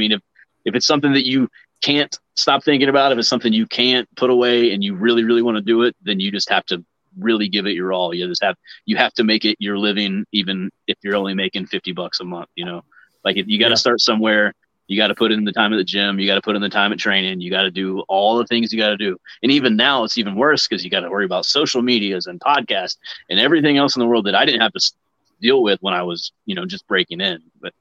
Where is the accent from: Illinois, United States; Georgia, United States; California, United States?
Georgia, United States; Atlanta; I was really good friends with Jimmy Rave growing up in Atlanta.